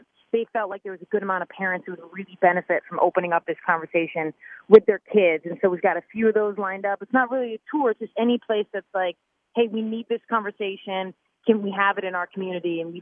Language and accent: English; Quebec, Canada; I love Canada and I grew up near Montreal.